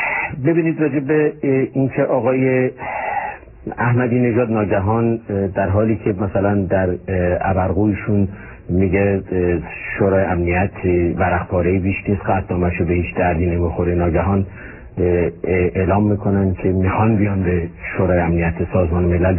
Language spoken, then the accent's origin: Persian; Iran; به عنوان یه ایرانی من خودم میگم آدم خجالت میکشه